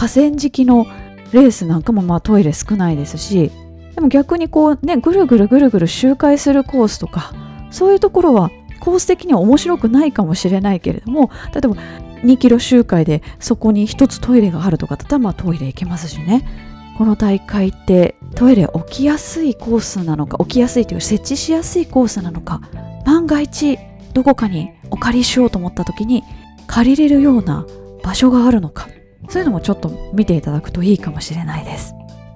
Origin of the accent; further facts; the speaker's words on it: Kobe, Hyogo, Japan; 昔神戸マラソン、私の地元の神戸から少し西にちょっと国道2号線っていう国道があるんですけれども、むっちゃくちゃ海沿いの国道でして、